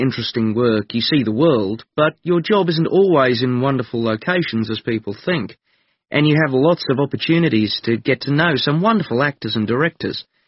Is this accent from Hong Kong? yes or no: no; New Zealand; I grew up in New Zealand, and one day I wandered into my local library